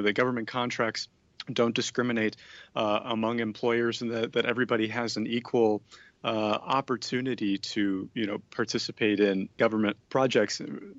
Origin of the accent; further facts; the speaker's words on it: Texas, United States; because if as a Texan I can't eat barbecue